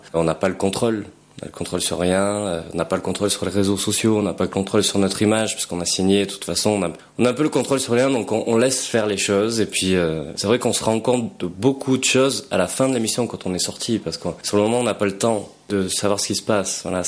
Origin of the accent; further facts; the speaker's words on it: Marseille, Provence-Alpes-Côte d'Azur, France; born there; Je suis né à Marseille, j'ai beaucoup de famille dans le 04